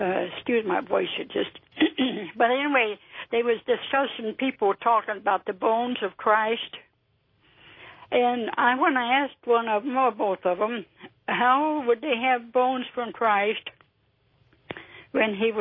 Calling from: Akron, Ohio, United States; I'm calling from Akron, Ohio.

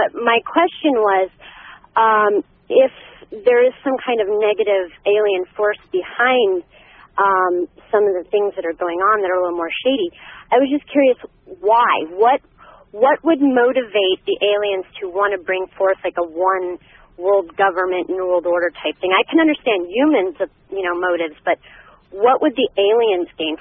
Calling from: Carlisle, Pennsylvania, United States; I'm calling from Carlisle, Pennsylvania at a truck stop. We just pulled off the fuel island.

